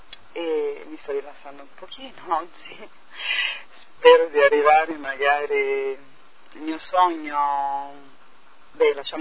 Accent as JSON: {"language": "Italian", "region": "Tuscany", "country": "Italy", "said": "28 anni, sono del 69, è un po' particolare come data, ma è così. E diciamo che sono toscana, i miei, infatti … deriva esattamente da miei che sono spagnoli."}